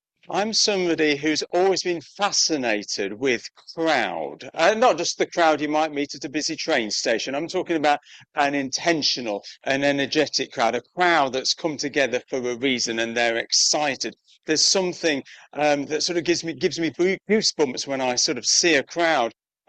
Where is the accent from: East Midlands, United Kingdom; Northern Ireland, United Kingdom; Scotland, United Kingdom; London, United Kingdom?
East Midlands, United Kingdom; Leicester; I'm from Leicester and my family's still from Leicester